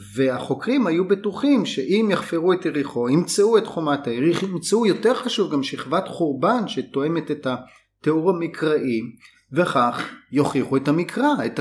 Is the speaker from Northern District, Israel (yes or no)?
yes; Tirat Zvi, Northern District, Israel; כי הרי גדלתי בטירת צבי, ובשנות ה-70, כשהיינו נוסעים מטירת צבי לעשות שבת אצל סבתא בירושלים